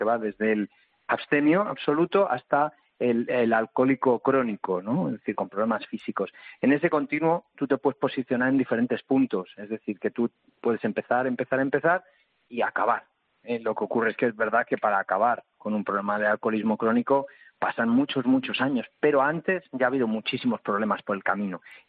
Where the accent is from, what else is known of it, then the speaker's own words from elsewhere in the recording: Spain; que se espera de mí como español medio